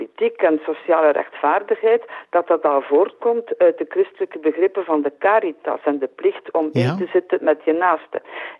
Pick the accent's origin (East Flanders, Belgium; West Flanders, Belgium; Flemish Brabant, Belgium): West Flanders, Belgium; Harelbeke; Ja, ik ben opgegroeid in Haarlembeke bij Kortrijk, waar ik naar school ben gegaan, voor het middelbaar in het uitstekende lyceum Ons Lieve Vrouw van Vlaanderen. Mijn vader was directeur van de plaatselijke gemeenteschool van Haarlembeke.